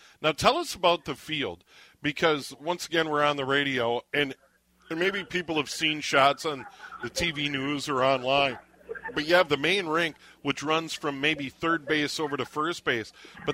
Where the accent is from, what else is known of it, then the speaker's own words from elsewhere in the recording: Minnesota, United States; yeah, I'm a Minnesotan. I was born here. I live here year-round. I don't do the snowbird thing yet.